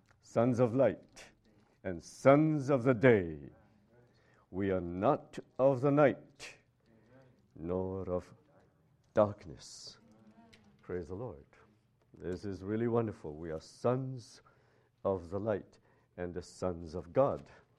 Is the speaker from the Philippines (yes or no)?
yes; Philippines; I came from the Philippines. You know Philippines?